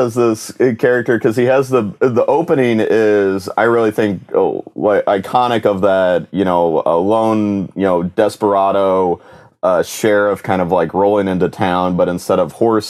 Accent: Illinois, United States; So my hometown is right next to East St. Louis

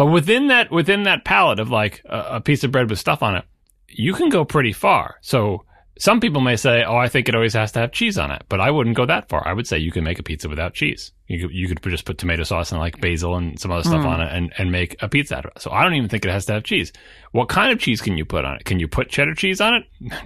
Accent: New York, United States; And I am from New York, and what I want is the pizza from my home, my childhood, the traditional New York pizza.

